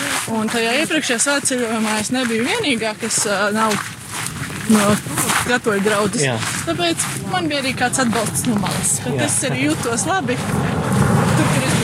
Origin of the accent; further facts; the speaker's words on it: Talsi, Talsi Municipality, Latvia; Es esmu no Talsiem.